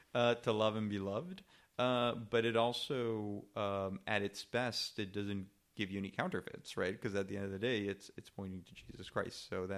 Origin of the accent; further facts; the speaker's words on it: Mexico; now in United States; I'm originally from Mexico, but I think I'm very American in this respect.